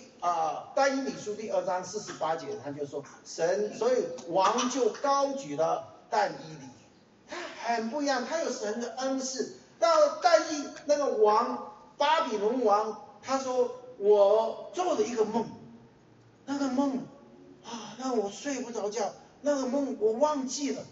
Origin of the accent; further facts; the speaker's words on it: China; 我们中国人在讲笑话之后，我们也是笑得一塌糊涂，美国人听不懂